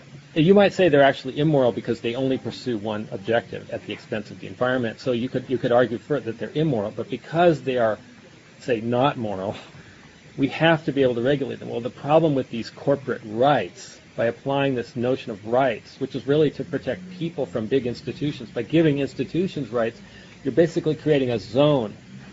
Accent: North Dakota, United States; I grew up in North Dakota, so I know that this is an important law up there.

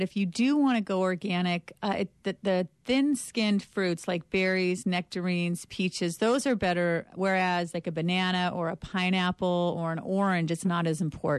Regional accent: Santa Cruz, California, United States; I came from Santa Cruz, California, which is a very crunchy place.

